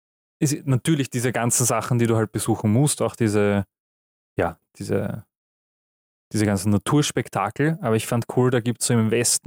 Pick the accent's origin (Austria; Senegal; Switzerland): Austria; wir sind aus Österreich, aus so einem ganz kleinen Dorf, da sind nur so 1000 Einwohner und so.